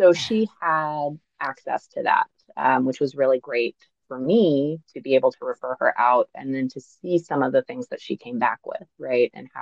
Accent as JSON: {"language": "English", "region": "Georgia", "country": "United States", "tie": "born or raised there", "also_born_or_lived": "North Carolina", "said": "So growing up in the South States, like primarily Georgia and North Carolina, absolutely not."}